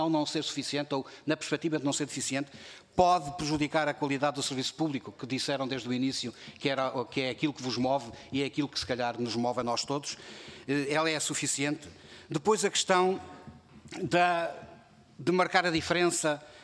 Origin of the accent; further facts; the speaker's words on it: Vila Real, Portugal; Eu sou oriundo do interior do distrito de Vila Real, do interior norte, a caminho do Nordeste.